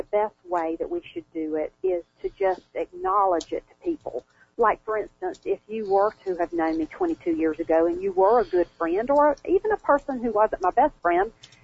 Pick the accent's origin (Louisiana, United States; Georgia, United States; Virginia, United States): Georgia, United States; what my background had been like growing up in South Georgia and what led me to be the person I am today.